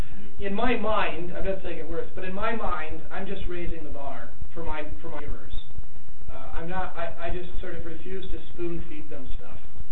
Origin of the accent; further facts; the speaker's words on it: United States; I'm an American and I'm very impatient.